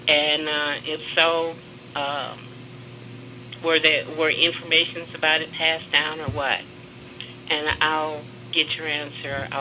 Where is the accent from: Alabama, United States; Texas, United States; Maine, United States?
Texas, United States; Houston; I'm from Houston, Texas.